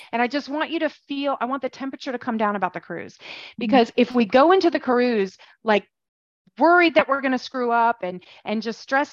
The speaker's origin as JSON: {"language": "English", "region": "Midwest", "country": "United States", "said": "I say I'm from the Midwest, but I graduated high school in the Midwest"}